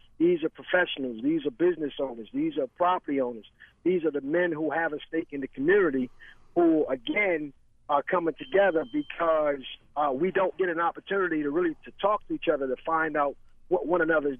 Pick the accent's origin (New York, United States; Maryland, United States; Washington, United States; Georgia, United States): Maryland, United States; Park Heights; from Park Heights, presently living in Guilford.